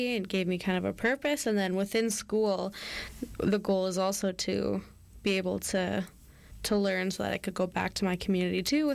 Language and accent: English; British Columbia, Canada; growing up on Vancouver Island, away from my community, the Squamish Nation